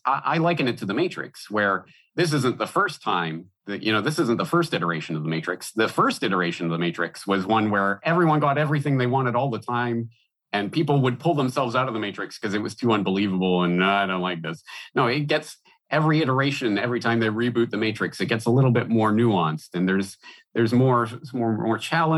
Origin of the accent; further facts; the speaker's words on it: Canada; as I say, I'm Canadian, but so looking from afar into the American political situation